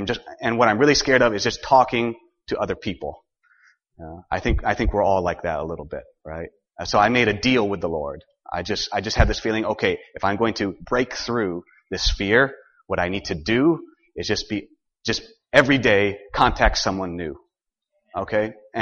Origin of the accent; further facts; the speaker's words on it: Worcester, Massachusetts, United States; I'm from Worcester, Massachusetts.